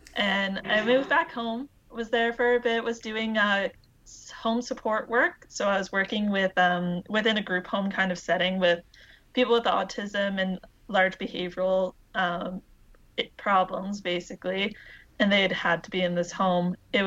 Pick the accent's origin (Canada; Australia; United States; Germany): Canada; Fredericton, New Brunswick; I decided I did not want to stay in my hometown. I'm from New Brunswick, and I was like, nope, I want to go. And my parents pretty much said, from Fredericton, yeah.